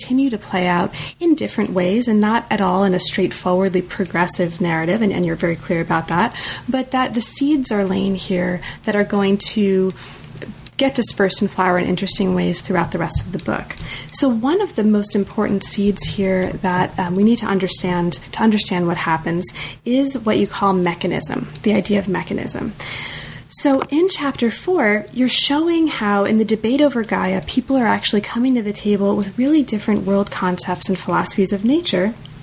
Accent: United States; Oh, I'm very American.

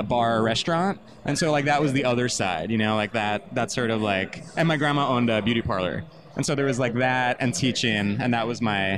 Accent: Long Island, New York, United States; So as we said, I'm from Long Island originally, and my family is not in the arts at all.

